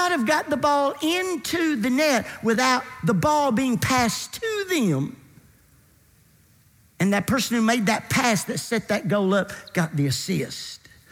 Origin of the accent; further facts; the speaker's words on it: Kentucky, United States; I grew up in Kentucky wanting to be a point guard for the University of Kentucky.